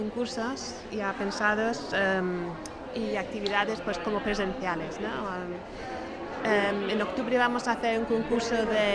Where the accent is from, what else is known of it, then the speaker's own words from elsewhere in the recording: United Kingdom; Spanish is a second language; Y yo soy británica y bueno, lo noto mucho.